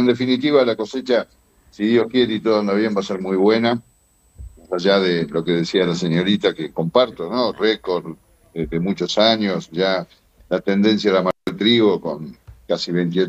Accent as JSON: {"language": "Spanish", "country": "Argentina"}